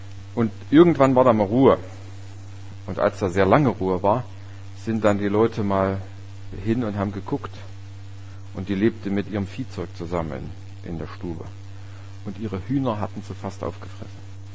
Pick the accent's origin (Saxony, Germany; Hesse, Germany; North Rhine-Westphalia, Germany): Saxony, Germany; Grottendorf; ich bin ja in Grottendorf aufgewachsen, das ist ein Dorf, was in so einem Erzgebirge, also im Tschubautal liegt, auf 6 Kilometer Längenausdehnung, und die größte Breite sind vielleicht ein halber Kilometer.